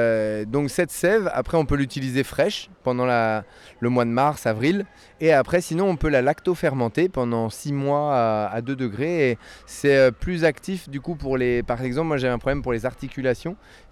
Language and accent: French; Normandy, France; on l'a mis dans du jus de pomme parce qu'on vient de Normandie